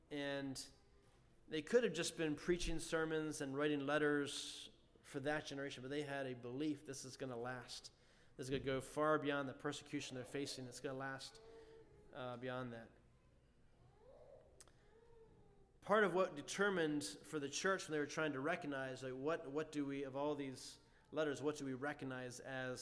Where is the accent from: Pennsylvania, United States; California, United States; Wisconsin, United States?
Pennsylvania, United States; Harrisburg; I had a neighbor growing up in Harrisburg.